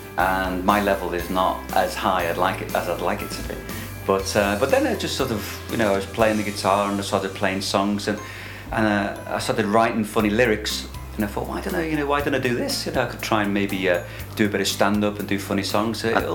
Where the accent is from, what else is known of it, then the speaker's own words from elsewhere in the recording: Bebington, North West England, United Kingdom; Well, I'm from Liverpool, near Liverpool. I'm from a place called, quite a posh place really, called the Wirral.